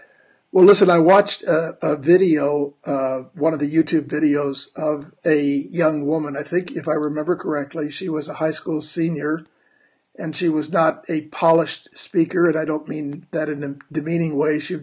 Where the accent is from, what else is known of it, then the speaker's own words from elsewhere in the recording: Detroit, Michigan, United States; born there; also born or lived in Colorado; I was born in Detroit.